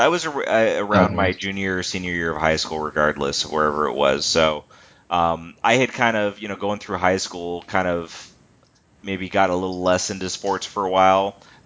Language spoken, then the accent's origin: English; Palmdale, California, United States; he's from Palmdale, which is where I'm from. I was born in Lancaster, but, like, we lived in Palmdale.